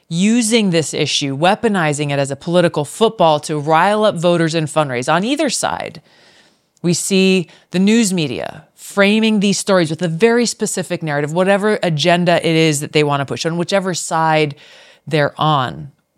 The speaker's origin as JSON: {"language": "English", "region": "Hawaii", "country": "United States", "tie": "born or raised there", "said": "I grew up in Hawaii, in a state that still has very restrictive gun laws. So I didn't have much exposure to firearms growing up."}